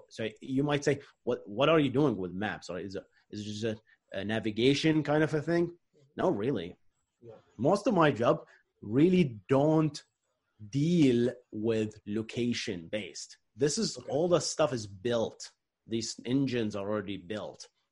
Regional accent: Bahrain; especially back in my home country, Bahrain.

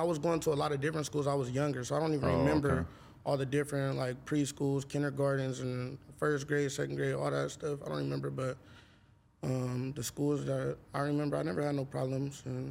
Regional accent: San Pedro, California, United States; also born or lived in Compton / Long Beach / Lakewood / Bellflower; So I didn't go to school in San Pedro. I went to school all over. I moved from San Pedro to Compton to Long Beach to Lakewood to Bellflower.

